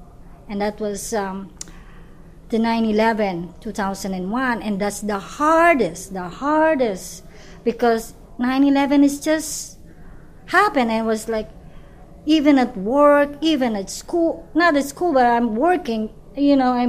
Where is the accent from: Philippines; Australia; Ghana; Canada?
Philippines; now in United States; I'm a Muslim, I love it. Although I grew up in the Philippines